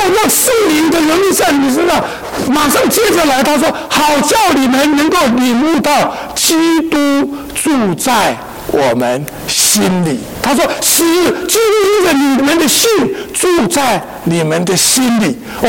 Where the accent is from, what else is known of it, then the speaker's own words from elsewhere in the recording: China; 我们中国人说人活着是靠一口怎么样气